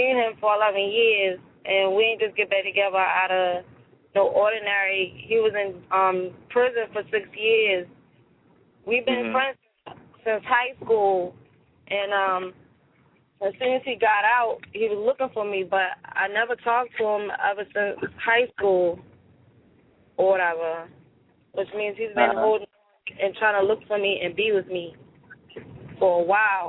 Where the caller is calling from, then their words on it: Baltimore, Maryland, United States; Baltimore, Maryland.